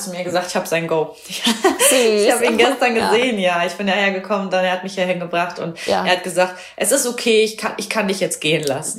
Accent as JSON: {"language": "German", "town": "Düren", "region": "North Rhine-Westphalia", "country": "Germany", "tie": "born or raised there", "lives_now": "Potsdam, Germany", "said": "Also ich liebe auch Köln, ich liebe meine Heimat, also Düren da in der Richtung. Und ich kann mir auch vorstellen, bei meiner Familie irgendwann wieder zu wohnen"}